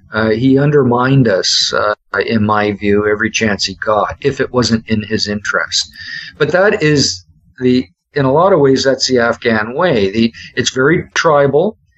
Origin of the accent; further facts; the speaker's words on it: Canada; We're not ashamed to you know go rah rah for our country like every other country in the world does.